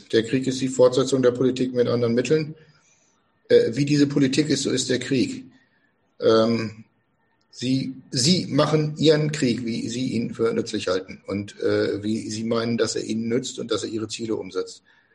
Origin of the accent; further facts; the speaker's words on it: North Rhine-Westphalia, Germany; ich bin Westfale.